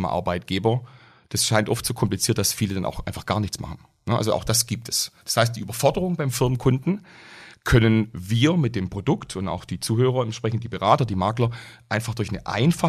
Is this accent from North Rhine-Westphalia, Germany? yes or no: no; Baden-Württemberg, Germany; weil Lübeck isst man als Schwabe nicht alle Tage.